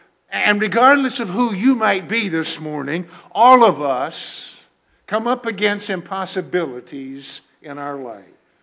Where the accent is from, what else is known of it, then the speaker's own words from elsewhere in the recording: Texas, United States; And when I was in the cowboy and Indian stage, you know, growing up in Texas, we always were.